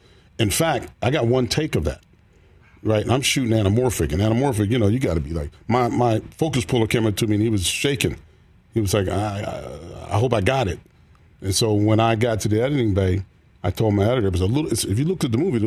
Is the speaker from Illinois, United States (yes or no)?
no; Pittsburgh, Pennsylvania, United States; Pittsburgh, PA, yeah.